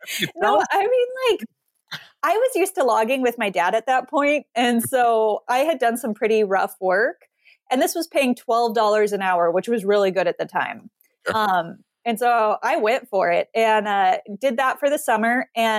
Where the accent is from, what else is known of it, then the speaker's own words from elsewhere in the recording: Montana, United States; But for me, I grew up in Montana. My family has a logging and excavating business.